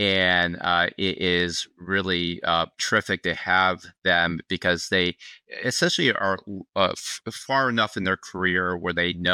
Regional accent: Ohio, United States; now in Philadelphia, United States; Oh, no, I'm definitely from Ohio. So I used to brag that my little hometown has under 500 people. It turns out I was not bragging enough. It only had about 240 people.

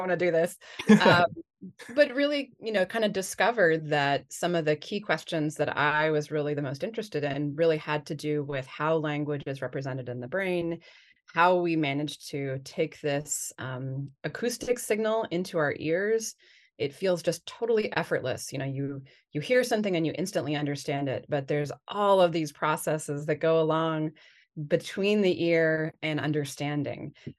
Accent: Iowa, United States; moved away; also born or lived in Rhode Island; And I grew up in Iowa, and like the English that's spoken there, you know, has this kind of flat quality to it, and the vowels are pretty simple.

